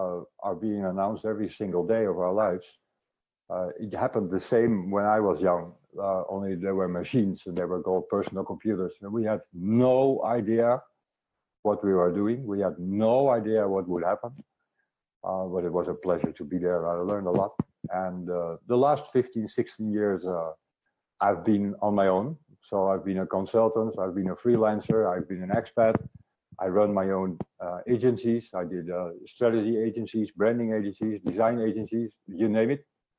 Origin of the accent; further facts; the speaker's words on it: Amsterdam, North Holland, Netherlands; moved away as an adult; now in Nice, France; We're both from Amsterdam. I needed to say that because we are from Amsterdam. So I'm 55 springs old. I'm living in Nice, Côte d'Azur right now. I left the Netherlands because of the climate.